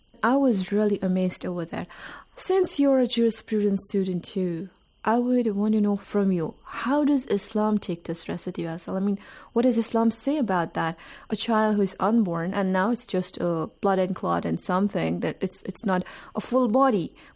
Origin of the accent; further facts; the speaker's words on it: India; Since I come from the Indian culture, my sister suffered from the miscarriage.